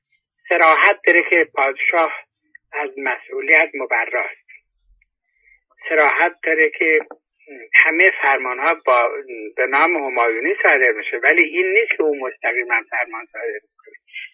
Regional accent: Iran; یعنی ما به عنوان یک ایرانی از اینکه برده شهریار باشیم یا برده خلیفه

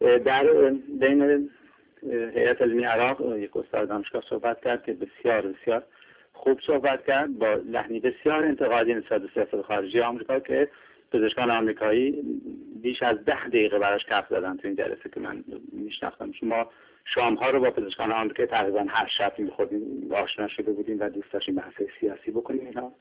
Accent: Iran; now in Sweden; من یک مقدار به عنوان یک ایرانی اونجا دلخوش شدم

